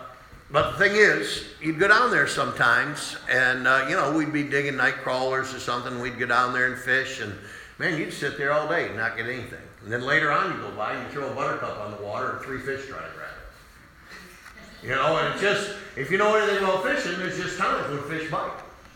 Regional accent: Machias, Maine, United States; I grew up on the Ishaway Creek over in Machias.

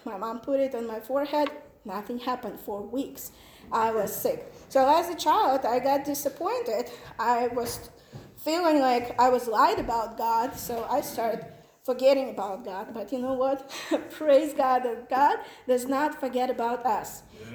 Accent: Ukraine; born there; English is a second language; I was born in Ukraine. Actually, you will figure out how old I am because it was still Soviet Union. And when I was a little child, Soviet Union fell apart and we became Ukraine. I was born in a family of atheists.

